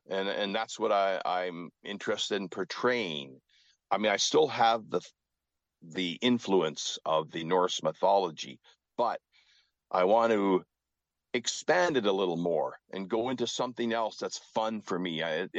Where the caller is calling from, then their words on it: New Westminster, British Columbia, Canada; I'm calling in from New Westminster, Canada, because I am on my way to Seattle, Washington, to get some more gear for the upcoming tour.